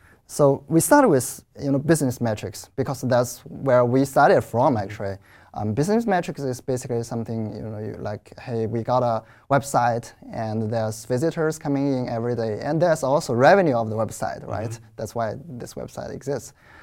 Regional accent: China; English is a second language; from China.

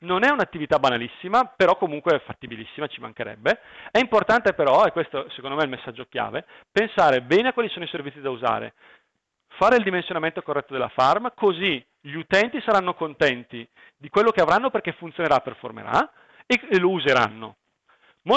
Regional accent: France; accent: French; Italian is a second language; now in Brescia, Italy; che si capirà dal mio accento francese, vivo a Brescia

